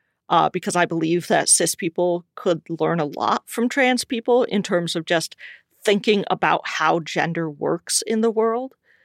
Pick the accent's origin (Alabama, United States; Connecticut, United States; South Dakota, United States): South Dakota, United States; now in Minnesota, United States; But as opposed to my home state of South Dakota, it feels like the work that I'm doing in Minnesota is going somewhere.